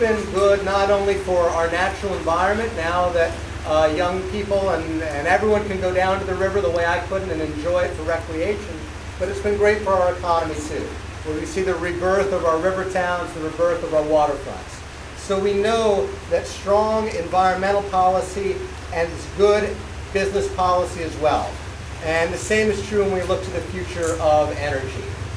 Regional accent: New York, United States; You know, I grew up here in the Hudson Valley. And when I was a little kid, no one wanted to go near the river.

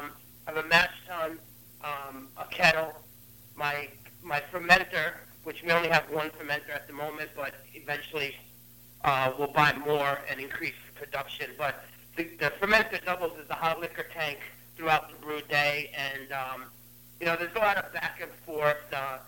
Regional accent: New York City, New York, United States; In addition, I'm from New York City, from Astoria, Queens.

